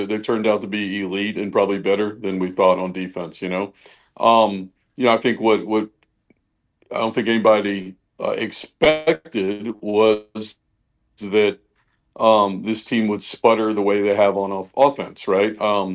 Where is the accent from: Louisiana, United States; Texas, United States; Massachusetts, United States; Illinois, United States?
Louisiana, United States; New Orleans; Look, man, I'm from New Orleans. I was 15 years old, had a fake ID, and I was on Bourbon Street.